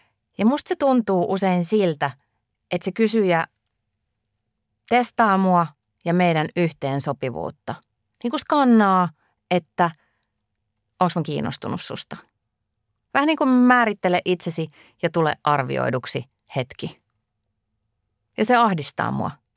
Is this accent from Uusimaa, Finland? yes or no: no; Imatra, South Karelia, Finland; moved away; Mun juuret on itärajalla. Mä oon syntynyt Pohjois-Karjalassa ja asunut koko lapsuuden siellä ihan pienessä Honkavaaran kylässä. Ja sitten me muutettiin Imatralle, kun mä olin 9-vuotias. Imatra on ihan Venäjän rajalla. Ja siellä mä asuin niin kuin lukion loppuun saakka.